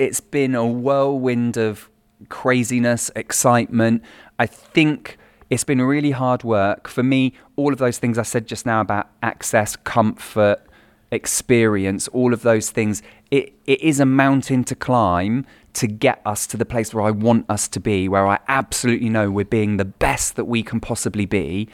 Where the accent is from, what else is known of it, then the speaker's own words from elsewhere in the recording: Plymouth, South West England, United Kingdom; I worked in a small youth theatre in Plymouth, Devon, which is my hometown.